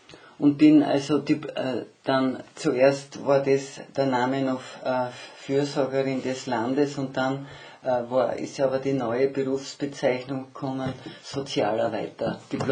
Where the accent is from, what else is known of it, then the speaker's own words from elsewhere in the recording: Bad Radkersburg, Styria, Austria; also born or lived in Güssing; ich bin dort 1 Jahr alt geworden, dann haben wir in Rackersburg gelebt. Mein Vater war beim Zoll. Da haben wir in den Zollhäusern gewohnt. Und dort habe ich 2 Jahre Volksschule noch gemacht in Rackersburg und dann sind wir nach Graz verzogen.